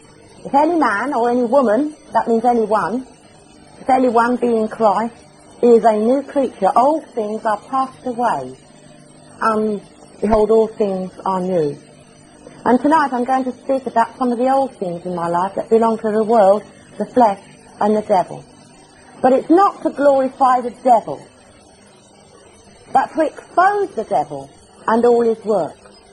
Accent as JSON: {"language": "English", "region": "London", "country": "United Kingdom", "tie": "born there", "accent": "Cockney", "said": "I was born in the East End of London, so I'm a true Cockney. So if I drop my H's here and there, you'll know the reason why. I was born the oldest of five girls."}